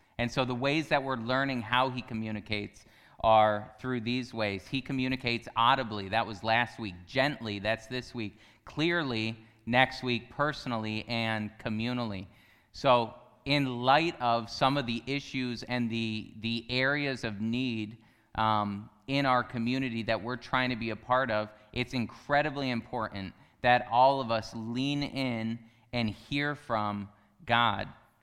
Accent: Pennsylvania, United States; So if you don't know, I grew up in Pennsylvania outside of a town that's about 10,000 people.

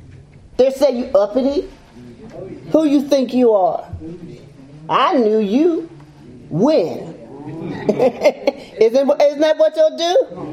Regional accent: Greensburg, Pennsylvania, United States; I grew up in Antioch Baptist Church in Greensburg, Pennsylvania.

